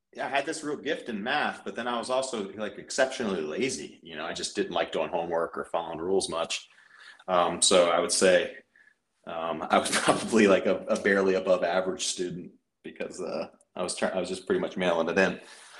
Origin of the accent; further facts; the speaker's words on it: Frederick, Maryland, United States; So I grew up in Frederick, Maryland. It's kind of funny, on both my mom and dad's side, the families have been in Frederick, which is a small town of north of DC, for like 300 years.